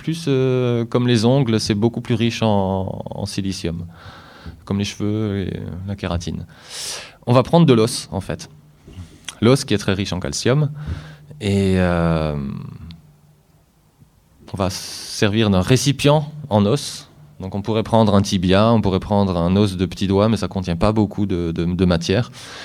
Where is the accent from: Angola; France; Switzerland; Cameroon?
France; Grand Est; Chez nous en Alsace, on a la chance d'avoir l'Allemagne à côté, la Suisse pas loin